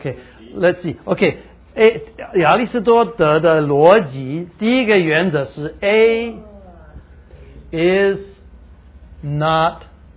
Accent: Taiwan; accent: Taiwanese Mandarin; 我的台湾国语

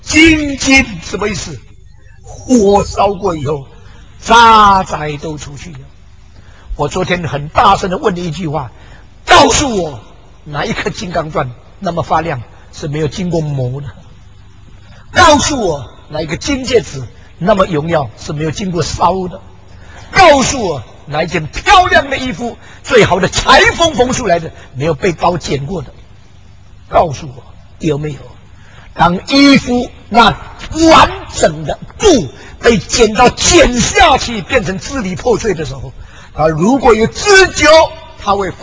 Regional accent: China; 他正代替我们中国人做了一个受苦得胜的一个榜样

